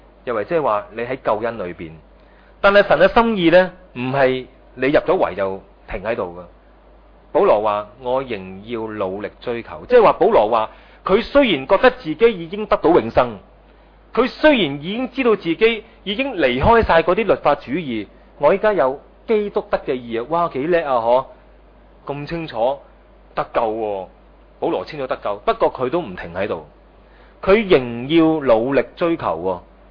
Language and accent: Cantonese; Hong Kong; 所以咧，我哋香港人學信心嘅功課咧，係薄弱啲嘅。